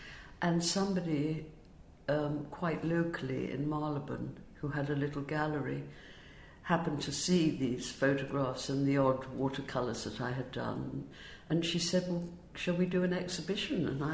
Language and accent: English; Hampstead Garden Suburb, London, United Kingdom; born there; I was born in 1939 in Hampstead Garden suburb in a field.